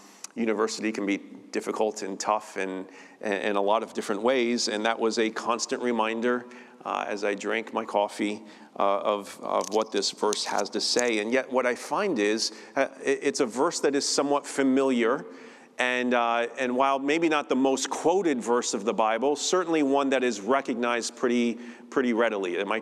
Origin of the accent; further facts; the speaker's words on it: United States; I'm saying peely-wheely, and I'm an American, and I'm just going to get away with it, okay?